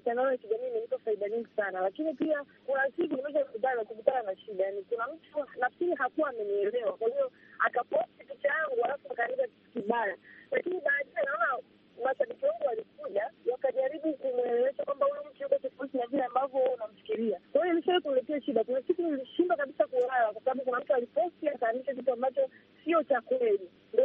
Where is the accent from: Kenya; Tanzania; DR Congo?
Tanzania; Dar es Salaam; kwetu ni Dar es Salaam.